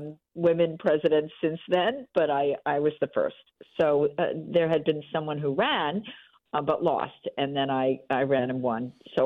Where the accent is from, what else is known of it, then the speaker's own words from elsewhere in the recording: Brooklyn, New York, United States; now in Westchester County, United States; So I grew up in Brooklyn, New York, originally from the city, and moved to Westchester County when I got married.